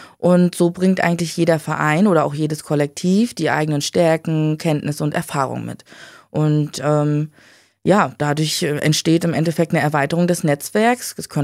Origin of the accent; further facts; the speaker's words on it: Rostock, Mecklenburg-Vorpommern, Germany; also born or lived in Berlin; Und nachdem ich aus Berlin wieder zurück nach Rostock in meine Heimat gekommen bin, im Oktober 2020 habe ich dann hier mein Studium begonnen